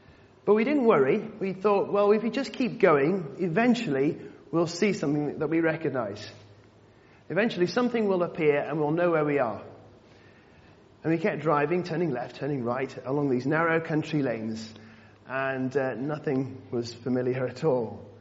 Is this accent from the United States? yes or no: no; North West England, United Kingdom; I think my accent has changed over the years, but I'm actually from the northwest, from Cheshire, on the edge of the Peak District. That's where I grew up.